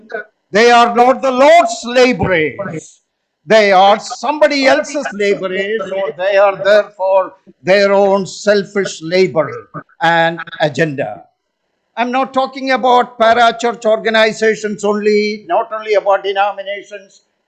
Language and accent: English; Kerala, India; I remember growing up in Kerala, India, attending along with my father some of the great assembly conferences.